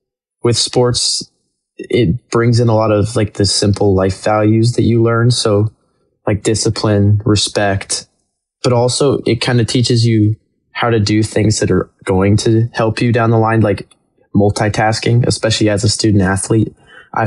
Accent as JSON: {"language": "English", "town": "Chandler", "region": "Arizona", "country": "United States", "said": "I'm from Chandler, Arizona."}